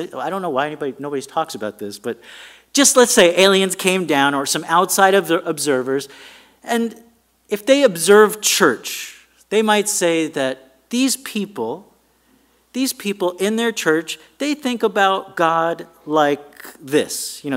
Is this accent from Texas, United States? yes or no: no; New York City, New York, United States; I grew up in New York City, and each neighborhood seemed to have some of these people.